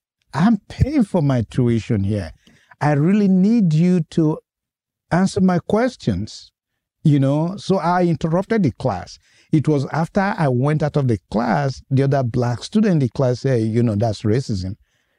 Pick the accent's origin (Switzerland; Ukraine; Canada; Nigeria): Nigeria; now in Memphis, United States; I'm a Nigerian.